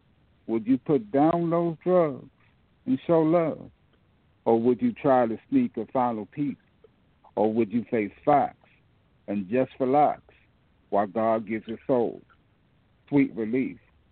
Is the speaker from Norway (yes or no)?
no; Fort Washington, Maryland, United States; I'm from Fort Washington. I live in Fort Washington, Maryland.